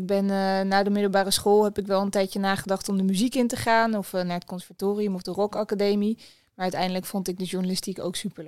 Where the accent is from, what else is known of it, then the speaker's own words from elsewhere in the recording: Hilversum, North Holland, Netherlands; also born or lived in Kortenhoef; Ik ben opgegroeid in de omgeving Hilversum. Met mijn vader woonde ik in Hilversum, met mijn moeder in Kortehoef, een dorpje ernaast. Dus daar ben ik opgegroeid en toen ben ik rond mijn 18e, 19e ben ik naar Amsterdam vertrokken. En daar heb ik tot een jaar geleden gewoond en nu woon ik in Amersfoort.